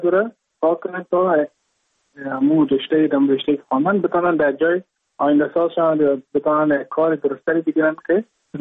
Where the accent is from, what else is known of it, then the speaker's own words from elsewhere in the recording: Mazar-i-Sharif, Balkh, Afghanistan; now in India; از مزار شریف هستم، از قریه شیرآباد که از قریه دورافتاده مزار شریف بخ میباشم که ما در سال 2019 ماه جون به هندوستان آمدم